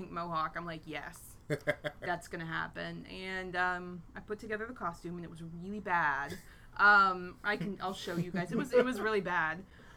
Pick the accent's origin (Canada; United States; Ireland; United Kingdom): United States; Florida; moved away; You know, we moved up here. I'm from Florida.